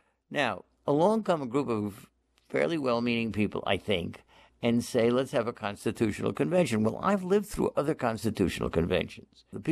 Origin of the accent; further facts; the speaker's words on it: Massachusetts, United States; I have it in my home state of Massachusetts.